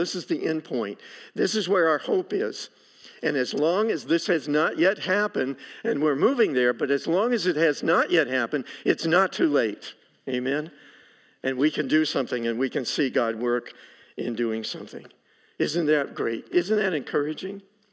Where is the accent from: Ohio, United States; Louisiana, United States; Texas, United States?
Ohio, United States; Lima; So Jan and I grew up in Lima, Ohio. Lima's not famous for too much, except for us.